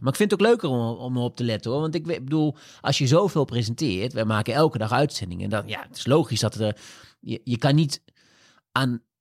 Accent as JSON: {"language": "Dutch", "region": "Overijssel", "country": "Netherlands", "accent": "Twents", "said": "Ik heb mijn Twentse accent heb ik afgeleerd door teletekst te lezen. Toen ik bij lokale radio begon, toen ik 15 was, enorm Twents accent."}